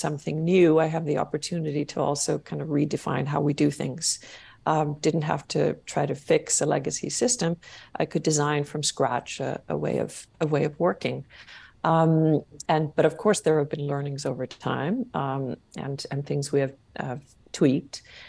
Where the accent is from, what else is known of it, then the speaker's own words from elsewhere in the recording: Iceland; English is a second language; But in the last years, I've also been spending more and more time in my home country and really reconnecting with the nature there.